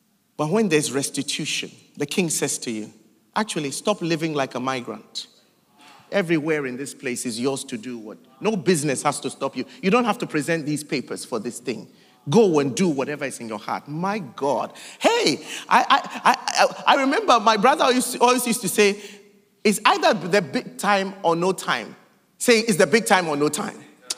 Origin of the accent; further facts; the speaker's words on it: Ghana; Now, I'm from Ghana. I'm a migrant. I live in another person's country.